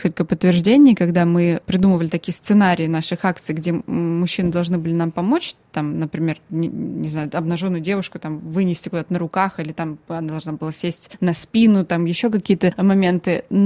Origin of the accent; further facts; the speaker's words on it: Ukraine; Russian is a second language; Все-таки даже если я говорю по-русски, наверное, слышно, что я украинка, а не русская.